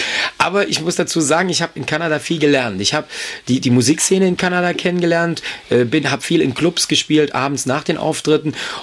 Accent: East Germany, Germany; ich komme also aus der DDR

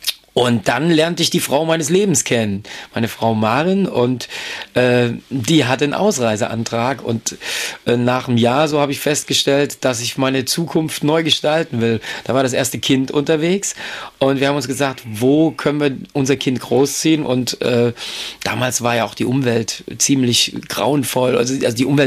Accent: East Germany, Germany; ich komme also aus der DDR

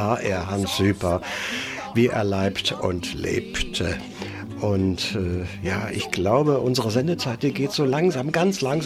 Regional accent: Cologne, North Rhine-Westphalia, Germany; Und ja, ich bin eine Kölsche Jung.

